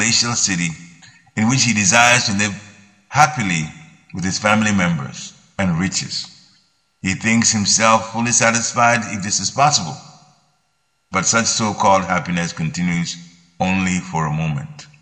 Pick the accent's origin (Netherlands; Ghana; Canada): Ghana; I've seen this so many times when we were growing up in Ghana and West Africa.